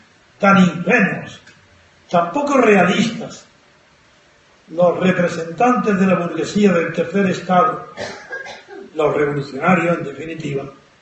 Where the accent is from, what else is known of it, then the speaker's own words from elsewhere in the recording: Andalusia, Spain; Después estoy en mi tierra, en La Alpujarra.